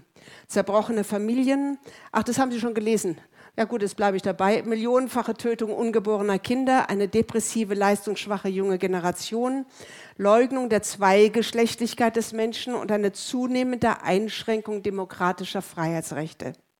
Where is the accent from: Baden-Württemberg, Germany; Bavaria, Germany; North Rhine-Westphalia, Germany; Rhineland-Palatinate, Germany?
Bavaria, Germany; Ich komme aus dem Chiemgau in Oberbayern.